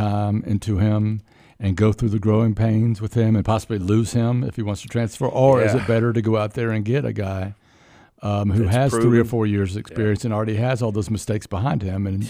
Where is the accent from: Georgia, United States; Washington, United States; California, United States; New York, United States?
Georgia, United States; Doraville; I grew up in Doraville, which is right outside Atlanta. So I got the Falcons, Hawks.